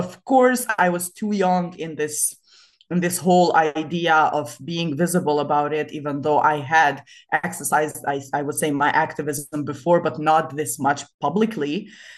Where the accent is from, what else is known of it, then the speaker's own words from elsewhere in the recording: Kosovo; I was writing about my personal experience as a woman growing up in Kosovo